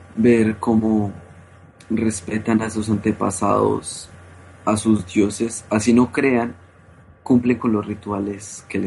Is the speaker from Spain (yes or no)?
no; Colombia; yo como colombiano, donde yo solía vivir, tocaba tener cuidado de que no lo atropellara uno el carro así estuviera en rojo el semáforo